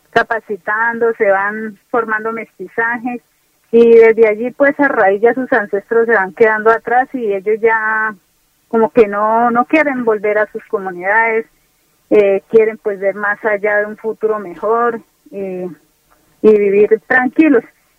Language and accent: Spanish; Vichada, Colombia; yo soy una bichadense, nacida y criada aquí en el Bichada, como muchos de ellos. Y igual pues soy una colombiana más